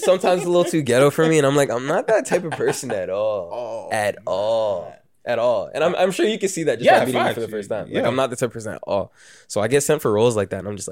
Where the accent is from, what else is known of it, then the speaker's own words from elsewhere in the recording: Brampton, Ontario, Canada; also born or lived in Toronto / Mississauga; I was born in Toronto, grew up in Brampton, and then I moved to Mississauga with my mom around like age 10. So I always kind of went between Brampton and Saga